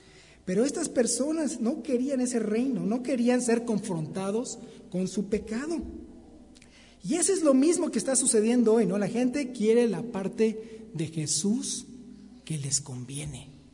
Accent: Mexico City, Mexico; Bueno, yo soy del DF. Tenemos buena reputación los del DF, ¿no?

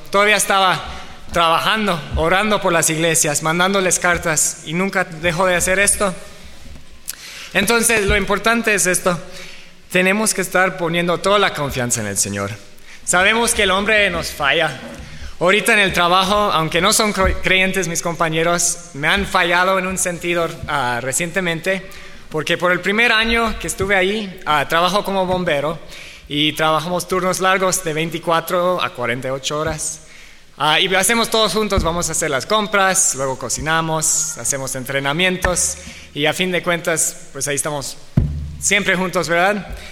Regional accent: Mexico; yo crecí aquí en México, aquí con mis papás de misioneros

